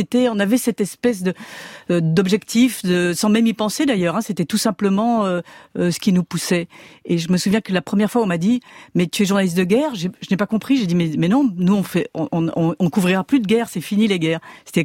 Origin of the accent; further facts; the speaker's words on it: Belgium; also born or lived in France; Alors je suis française. Née française en Belgique.